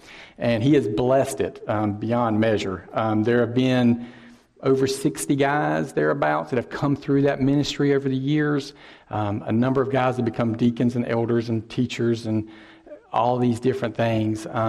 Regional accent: Fayetteville, North Carolina, United States; I grew up in the Fayetteville area, in the East Fayetteville area. And down there, the Cape Fear River obviously runs in the middle of it.

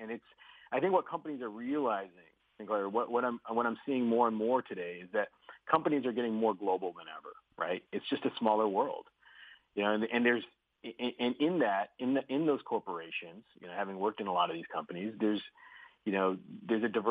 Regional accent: Seattle, Washington, United States; I'm from the Seattle area, and, you know, I've known a lot of people that work at Starbucks

